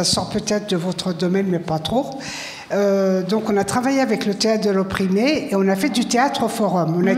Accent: Le Blanc-Mesnil, Île-de-France, France; Alors moi, je suis du Blanc-Ménil.

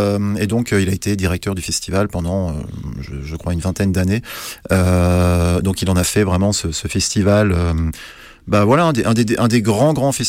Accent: Mulhouse, Grand Est, France; que je connaissais déjà puisque j'ai grandi à Mulhouse.

